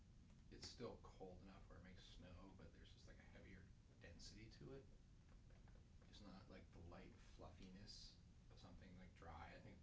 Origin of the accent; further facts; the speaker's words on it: California, United States; I grew up in Southern California mountains, so I can, you know, tell you how many times I don't remember pulling people out of snowbanks, right?